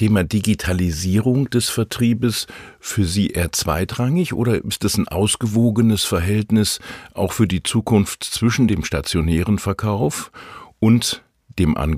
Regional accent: North Rhine-Westphalia, Germany; Bei uns in Nordrhein-Westfalen sprechen wir zum Beispiel nicht eigentlich vom Lottobütchen.

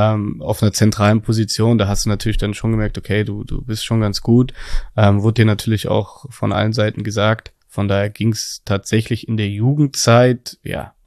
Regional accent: Berlin, Germany; Meine Heimat wird immer Berlin bleiben.

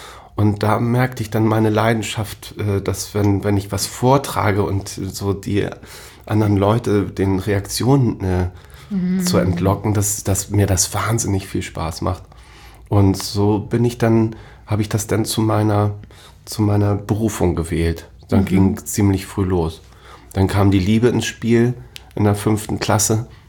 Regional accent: Hamburg, Germany; Ich bin geboren 1970, bin hier in Hamburg im Marienkrankenhaus geboren, also tatsächlich ein gebürtiger Hamburger

